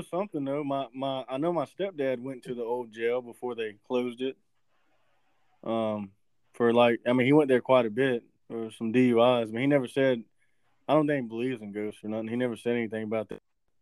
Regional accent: United States; since we're from Bibb County. It's a small-ass fucking town.

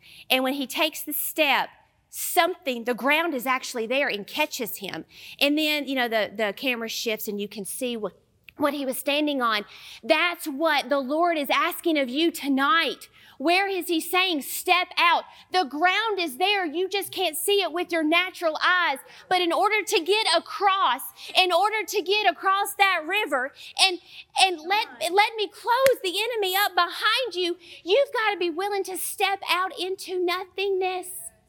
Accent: the South, United States; accent: southern; Because some of these nations, I wonder how they understand my southern accent.

